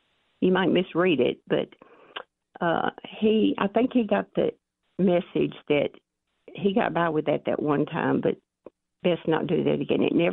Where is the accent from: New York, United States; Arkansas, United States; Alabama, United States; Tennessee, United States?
Arkansas, United States; We say sometimes in this little backwoods Southern people like I am from Arkansas